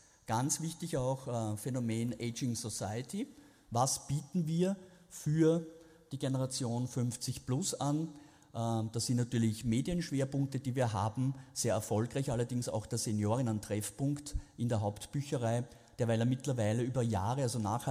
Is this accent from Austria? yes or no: yes; Vienna, Austria; Und auch wenn das manche Politiker meiner Heimatstadt nicht so sehen, Wien ist Einwanderungsstadt